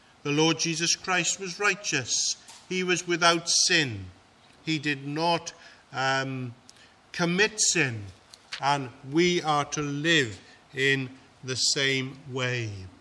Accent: Wales, United Kingdom; But the majority of us, even though we're Welsh, we were brought up speaking English. It's our home language.

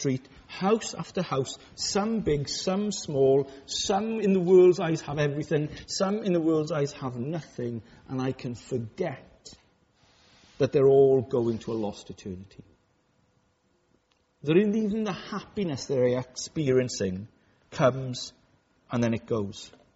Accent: Wales, United Kingdom; I come from West Wales. I was brought up in the foots of the hills and the mountains.

